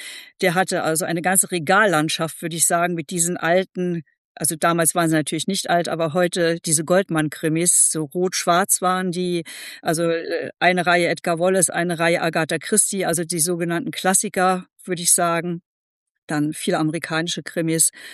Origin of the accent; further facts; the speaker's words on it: Saarland, Germany; als Saarländer